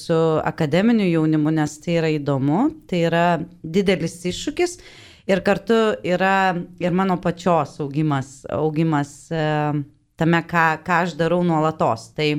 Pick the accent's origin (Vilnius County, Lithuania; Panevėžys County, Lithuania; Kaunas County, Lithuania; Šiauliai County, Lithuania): Panevėžys County, Lithuania; Panevėžys; born there; pati esu kilimo irgi ne iš Vilniaus, kaip ir kunigas Mindaugas. Man garbė teko gimti Panevėžy, tai Panevėžys yra mano gimtasis miestas